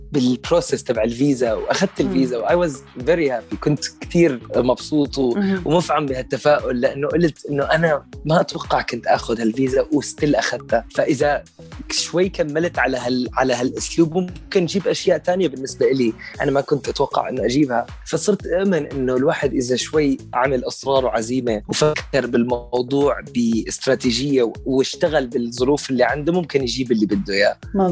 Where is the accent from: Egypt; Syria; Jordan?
Syria; now in United Kingdom; فرحت على الموقع الدولة نفسه ببريطانيا وكتبت أنا مواطن سوري وبدي ضل ببريطانيا